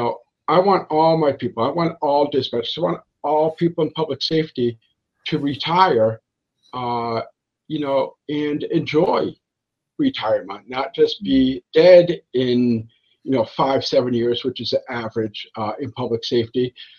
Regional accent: Massachusetts, United States; like my home state of Massachusetts does.

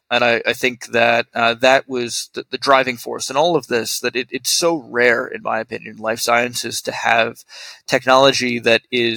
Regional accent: New York City, New York, United States; And as a New Yorker myself, it's great to be able to walk to work and not have to commute.

